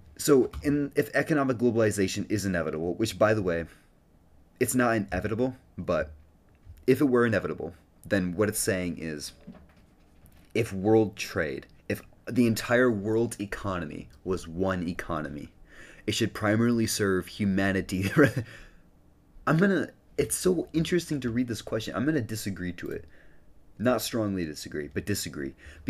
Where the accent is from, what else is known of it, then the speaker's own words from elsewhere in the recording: United States; born there; I'm glad I was born in America.